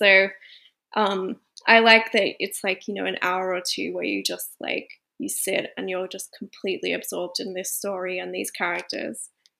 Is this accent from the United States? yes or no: no; Australia; I grew up in Australia where diversity is just like rarely a thing.